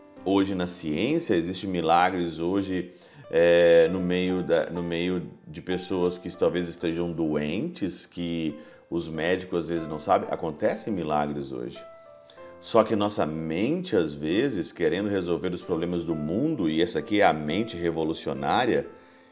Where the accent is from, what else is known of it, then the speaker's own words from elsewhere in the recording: Brazil; Por que que no Brasil, por exemplo, que é a minha terra, por que que tem tantas pessoas passando fome?